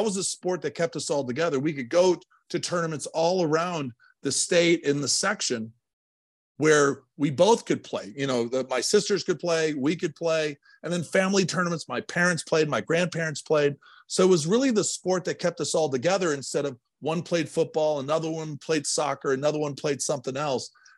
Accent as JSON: {"language": "English", "town": "Ludington", "region": "Michigan", "country": "United States", "tie": "born or raised there", "said": "Baldwin's a great spot. So I grew up in Ludington. Keep going on the 10, and you're right there."}